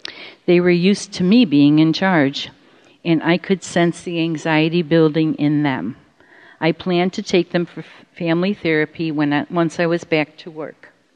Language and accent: English; Rochester, New York, United States; And we moved back to Rochester, New York, my hometown.